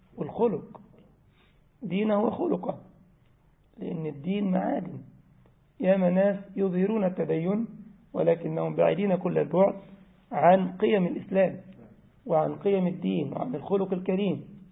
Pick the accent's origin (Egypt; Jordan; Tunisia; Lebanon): Egypt; زي ما بيقولوا عندنا في مصر، في الوش مراية وفي القفص اللاية